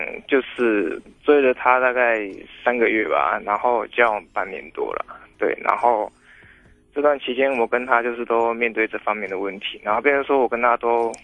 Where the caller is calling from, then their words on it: Taipei, Taiwan; 罗姐你好，